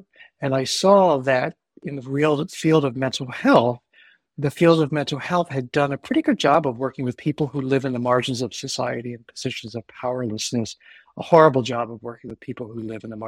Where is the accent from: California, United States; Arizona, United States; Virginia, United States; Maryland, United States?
Maryland, United States; also born or lived in Baltimore; I grew up in America. I am American. I was born in Baltimore City, and then when I was a year old, my parents moved my brother and me out to the suburbs. And I grew up in the suburbs of Maryland